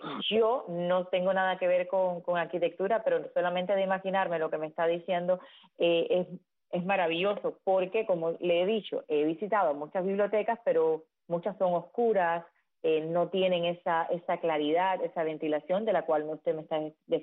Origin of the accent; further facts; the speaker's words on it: Cuba; yo, siendo cubana